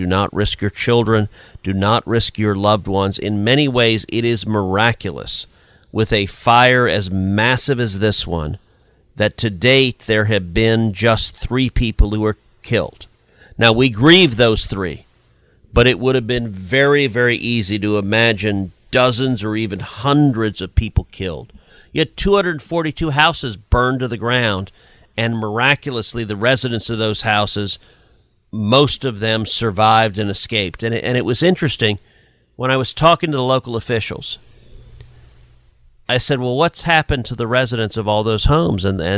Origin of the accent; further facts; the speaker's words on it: Houston, Texas, United States; when that happened and large chunks of the Gulf Coast were underwater, my hometown, your town that you live in, Houston, much of Houston was underwater.